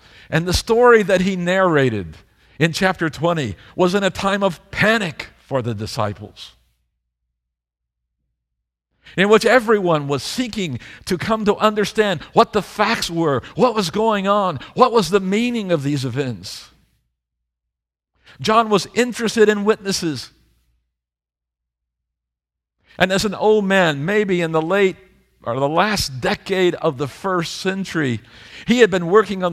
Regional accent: Texas, United States; And being a Texan, I can hardly believe that they allowed a little city, a little town, to grow up around essentially a bomb factory.

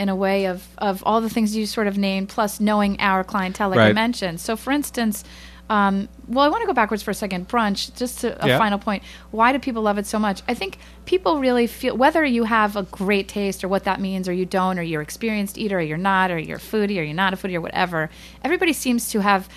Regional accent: East Hartford, Connecticut, United States; where I grew up near East Hartford, Connecticut. We used to go to the Red Lobster

